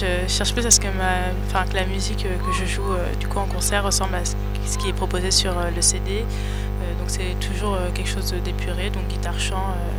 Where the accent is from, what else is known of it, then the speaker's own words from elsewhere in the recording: Reuilly, Centre-Val de Loire, France; Donc, je suis originaire de Reuilly, c'est dans l'Indre, et j'ai commencé la musique au lycée.